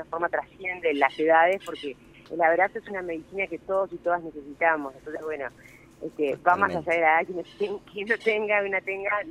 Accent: Canelones, Uruguay; pero los demás y las demás somos de Canelones.

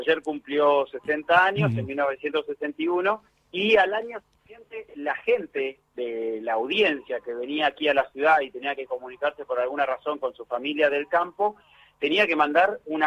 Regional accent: Buenos Aires, Argentina; para mí, que soy de Buenos Aires

